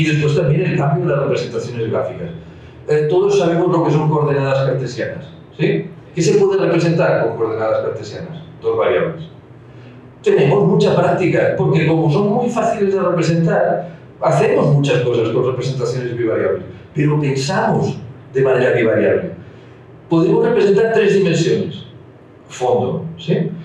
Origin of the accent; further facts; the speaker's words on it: Balearic Islands, Spain; Nosotros crecemos, por ejemplo, en Mallorca, de donde yo vengo, somos 1 millón de habitantes.